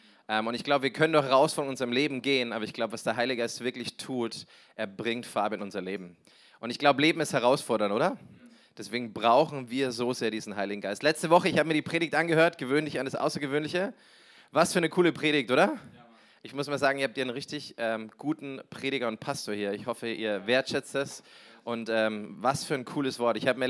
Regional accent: Neumarkt, Bavaria, Germany; Wie gesagt, ich komme aus Neumarkt, war viele Jahre weg und bin jetzt wieder dankbar, da zu sein

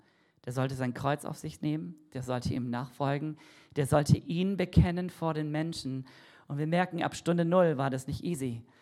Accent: Cameroon; Ich bin in Kamerun groß geworden, da gibt es keine Straßen, die irgendwie dafür taugen würden.

